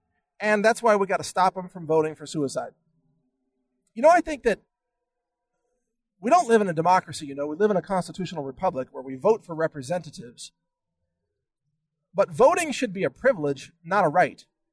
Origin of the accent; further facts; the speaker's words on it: United States; They wouldn't let me vote because I'm an American. I get to vote in America.